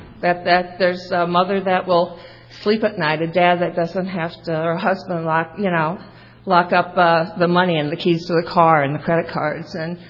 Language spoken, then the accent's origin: English; Iowa, United States; I love nature. I grew up in Iowa